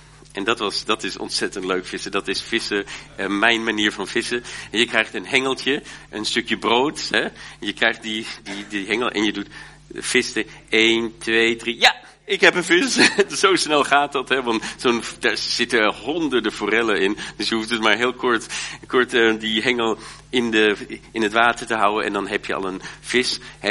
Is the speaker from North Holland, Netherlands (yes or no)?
yes; Haarlem, North Holland, Netherlands; born there; also born or lived in Germany; Nee, ik ben in Haarlem geboren, ik heb in Duitsland gewoond.